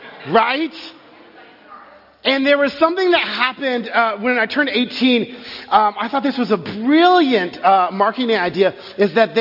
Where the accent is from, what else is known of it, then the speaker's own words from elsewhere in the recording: Texas, United States; I grew up in Texas, and so this might sound very foreign to you